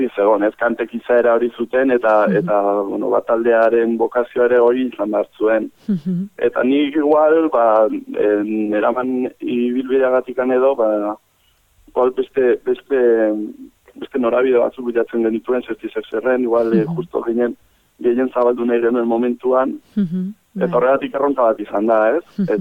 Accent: Basque Country, Spain; Euskalduna gara eta Euskaraz egiten dugu

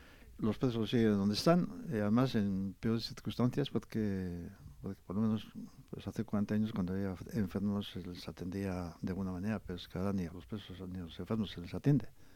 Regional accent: Basque Country, Spain; Como pueblo vasco, creo que en 40 años no hemos avanzado

